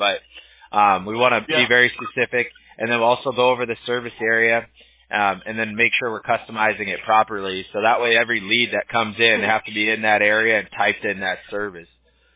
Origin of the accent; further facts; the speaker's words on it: Huntington Beach, California, United States; Oh, okay. Yeah, I'm a Huntington Beach native myself. I was actually born in Orange County, and then I grew up in Huntington Beach.